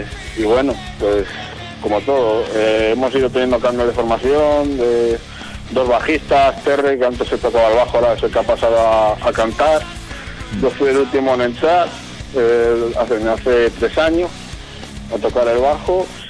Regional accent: Medina del Campo, Castile and León, Spain; Pues venimos de Medina de Campo, en la provincia de Valladolid.

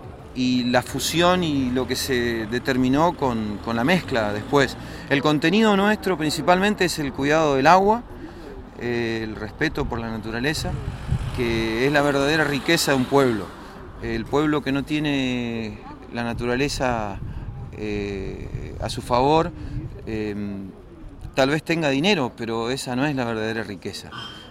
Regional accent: Misiones, Argentina; Yo soy de Misiones, Argentina, es la tierra en donde están las cataratas del Iguazú, en donde habita el pueblo guaraní, los guaraníes

